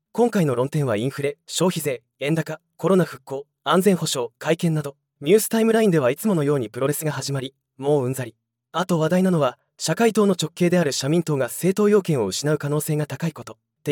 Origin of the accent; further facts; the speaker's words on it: Kanto, Japan; 関東育ちとして牛と豚どちらでもありだが